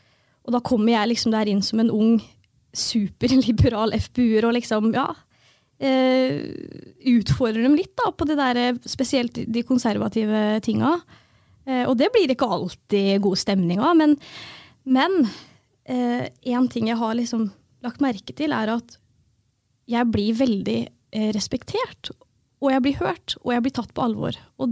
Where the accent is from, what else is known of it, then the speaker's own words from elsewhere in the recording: Fredrikstad, Østfold, Norway; Nei, jeg jo født og oppvokst I Fredrikstad.